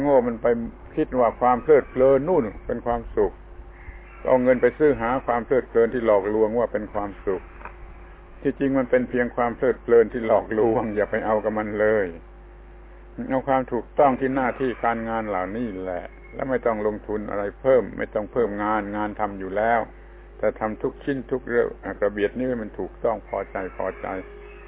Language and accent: Thai; Surat Thani, Thailand; ให้สมกับว่าเราเป็นคนเมืองสุราษฎร์เมืองคนดีไม่บ้าดีไม่หลงดีไม่เมาดีแล้วก็ดีจริงเป็นคนดีของจังหวัดนี้